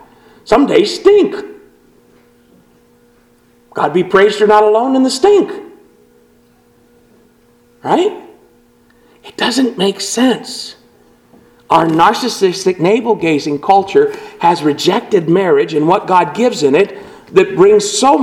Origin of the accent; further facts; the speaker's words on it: Appalachia, United States; I grew up in the Appalachians just to make sure you know that.